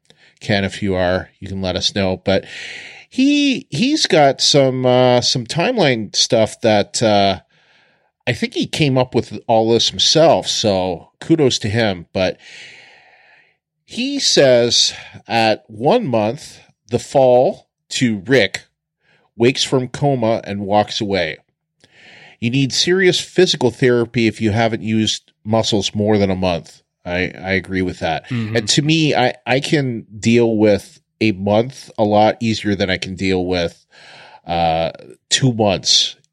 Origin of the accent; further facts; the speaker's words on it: Canada; moved away; I'm kind of a weird Canadian because I'm Canadian, but not, you know, haven't lived in Canada now for almost 18 years. So, but I'm still technically Canadian.